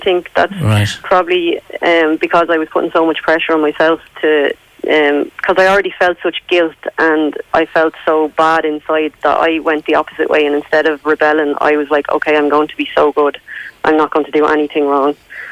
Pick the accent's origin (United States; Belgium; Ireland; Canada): Ireland; also born or lived in Australia; I came home for good from Australia in December 2015. And the case was first heard in the courts in Ireland in March 2016.